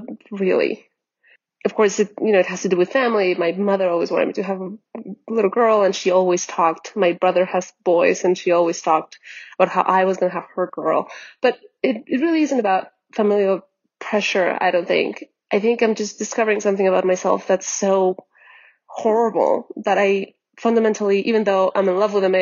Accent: West Coast, United States; I'm 37 from the West Coast.

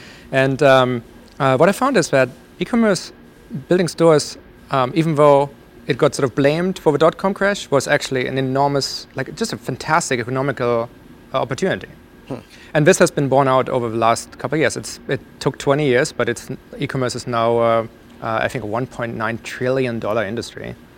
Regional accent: Germany; So I grew up in Germany.

